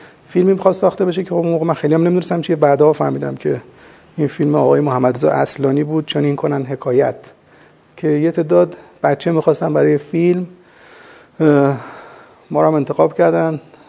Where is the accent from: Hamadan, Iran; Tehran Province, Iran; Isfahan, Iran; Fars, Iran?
Tehran Province, Iran; Tehran; من متولد سوم دی ماه 1342 در تهران در منطقه ده تهران. اون مقداری که شنیدم محل تولدم با اونجایی که دوره جوانی رو گذروندم خیلی نباید فاصله داشته باشه. خیابون کارون ظاهرا محل تولد من بوده.